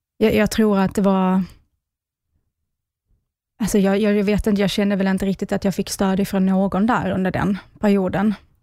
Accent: Skåne, Sweden; Så jag kommer ju från Skåne, som hörs kanske.

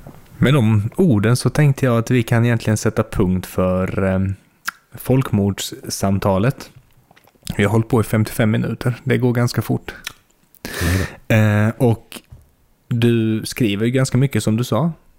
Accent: Bosnia & Herzegovina; Jag nämnde här innan då att jag kommer från Bosnien

